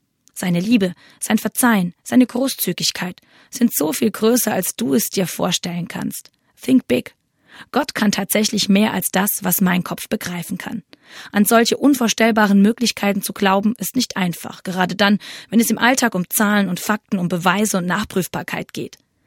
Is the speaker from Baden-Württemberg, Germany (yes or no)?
yes; Baden-Württemberg, Germany; Bescheidenheit ist eine Zier, vor allem dort, wo ich herkomme, aus dem Schwabenland. Man trägt nicht zur Schau, was man hat, und den Mund nimmt man besser nicht zu voll